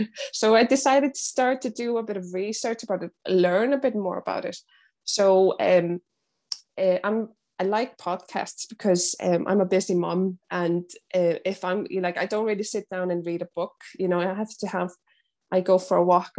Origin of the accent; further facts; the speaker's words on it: Iceland; English is a second language; also born or lived in London, United Kingdom; now in Ireland; I'm 30 years old, and I'm from Iceland, but I live currently in Ireland. I've lived in Ireland for, I think, a bit more than 2 years now.